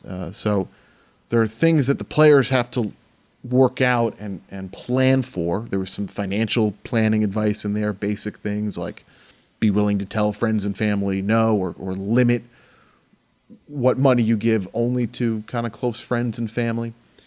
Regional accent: New York, United States; You know, I grew up in New York.

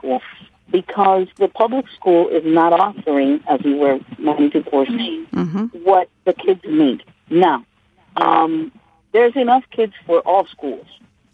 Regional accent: Miami, Florida, United States; I'm from Miami, and I wanted to touch base on a particular issue.

